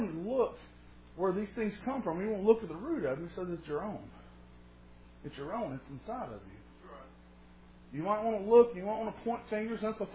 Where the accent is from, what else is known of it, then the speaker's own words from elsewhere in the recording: Moorhead, Kentucky, United States; I can remember growing up in Moorhead, and I can remember walking some of these mountain creeks